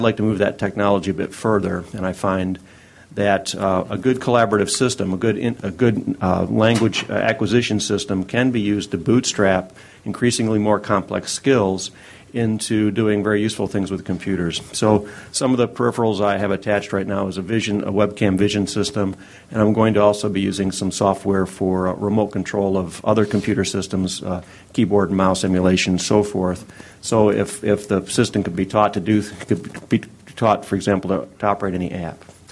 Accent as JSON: {"language": "English", "town": "Austin", "region": "Texas", "country": "United States", "said": "and I'm from Austin, and I just invite you to enjoy this wonderful wonderful hotel."}